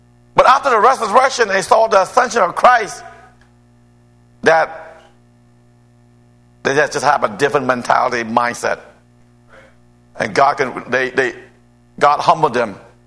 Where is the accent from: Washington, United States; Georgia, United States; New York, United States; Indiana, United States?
Georgia, United States; Atlanta; Like I told you, I grew up in Atlanta.